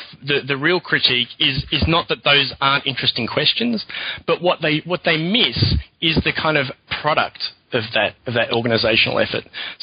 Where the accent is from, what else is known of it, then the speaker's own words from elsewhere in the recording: Australia; even though I'm Australian and I've worked mostly in Europe